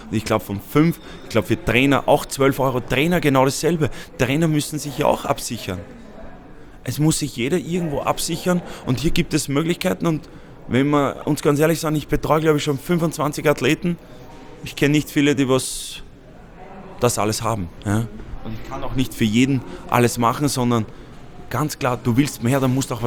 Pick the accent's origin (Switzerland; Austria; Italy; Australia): Austria; Ich meine, ich bin Österreicher